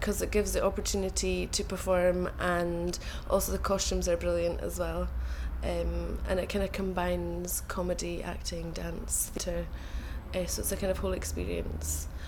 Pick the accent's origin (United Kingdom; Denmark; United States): United Kingdom; Benbecula, Scotland; now in Glasgow, United Kingdom; Yeah, I grew up on Benbecula, which is a really small island in the Western Isles on the northwest coast of Scotland. I think there's about a population of about 2,000 people, but it's quite small. So I grew up there and then moved to Glasgow for university.